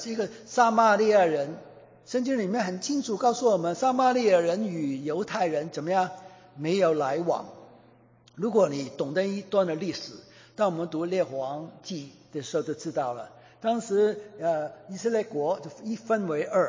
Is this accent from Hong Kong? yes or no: yes; Hong Kong; 我们香港人都是这样的啦